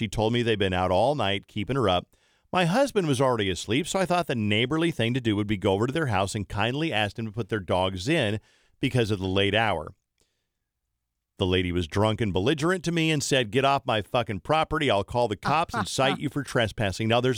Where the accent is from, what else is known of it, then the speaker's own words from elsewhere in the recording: Ohio, United States; Growing up in Ohio, we would have Red Pop floats, like a root beer float, but with Big Red.